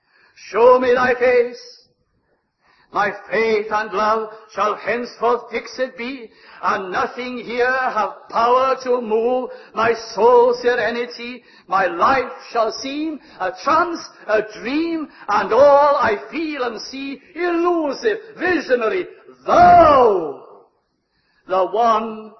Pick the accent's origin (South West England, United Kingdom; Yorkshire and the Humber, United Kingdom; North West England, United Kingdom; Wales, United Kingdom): Wales, United Kingdom; Llandewi Brevi; now in Cardiff, United Kingdom; When I came from Llandewi Brevi to Cardiff, I said, no bicycles. We now live in a busy city with big cars and so on and so on.